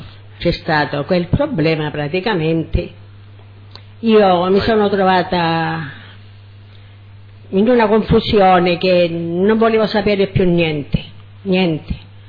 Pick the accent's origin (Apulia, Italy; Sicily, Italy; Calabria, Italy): Sicily, Italy; Catania; si può dire io sono cresciuta qua a San Cristoforo, che avevo parenti